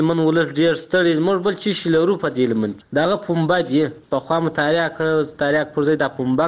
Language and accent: Pashto; Helmand, Afghanistan; موږ د هلمند یو.